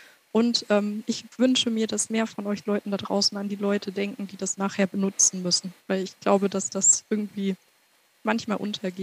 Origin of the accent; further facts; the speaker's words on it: Göttingen, Lower Saxony, Germany; ich komme aus Göttingen, also ich habe in Göttingen Abi gemacht, auch die 13 Jahre, die der Eberhard noch gemacht hat, und Göttingen ist eine Universitätsstadt